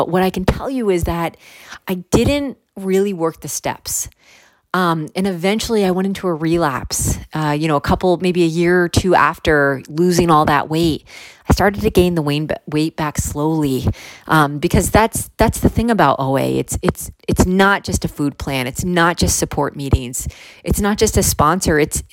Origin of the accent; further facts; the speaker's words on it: Massachusetts, United States; I'm from Western Massachusetts.